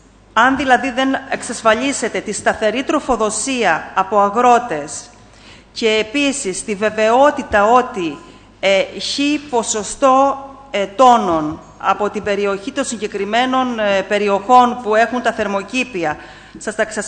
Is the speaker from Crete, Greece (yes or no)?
yes; Zakros, Crete, Greece; τα οποία είναι πολύτιμα για τα πρόβατα και τα κατσίκια στη Ζάκρο, στο χωριό μου